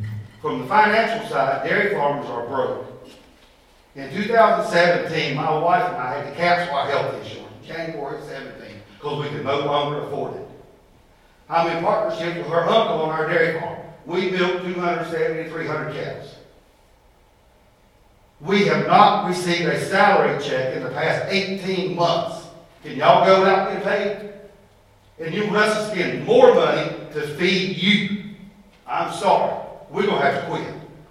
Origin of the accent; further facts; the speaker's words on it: United States; I'm from Randolph County.